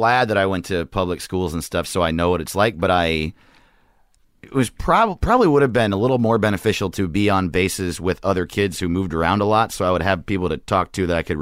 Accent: New York, United States; also born or lived in Hawaii; My dad was in the Navy my whole life.

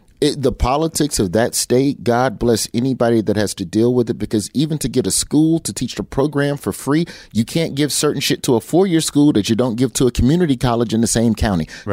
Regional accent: Birmingham, Alabama, United States; essentially I'm from Birmingham and I'm loved in my state

